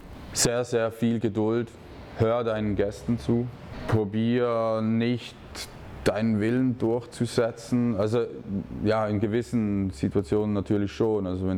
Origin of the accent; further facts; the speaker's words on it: Switzerland; man nennt das bei uns in der Schweiz Handgeld